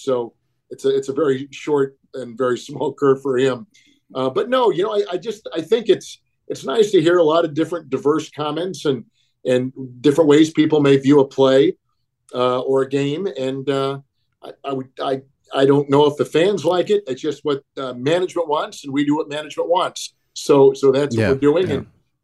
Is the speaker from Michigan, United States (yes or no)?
no; Green Bay, Wisconsin, United States; I grew up in Green Bay, My dad was with the Packers for 37 years.